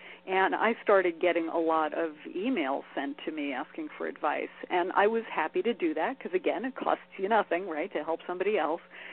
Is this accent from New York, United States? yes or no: yes; Brooklyn, New York, United States; moved away as an adult; now in Los Angeles, United States; I grew up in New York, in Brooklyn, and I moved out to L.A. From Brooklyn to Hollywood.